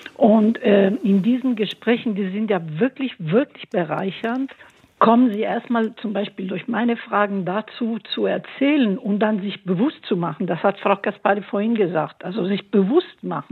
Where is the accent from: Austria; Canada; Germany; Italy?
Italy; Als Italienerin kann ich das auch sagen.